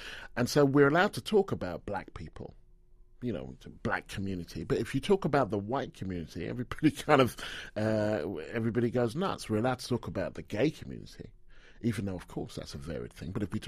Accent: Stevenage, East of England, United Kingdom; And I would say, Stevenage, which is where I grew up.

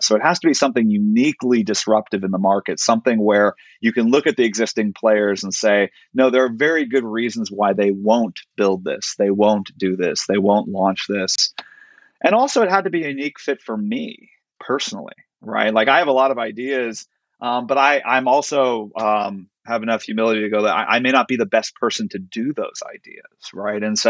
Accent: California, United States; growing up in Silicon Valley, there's always a there's a mystique around founders

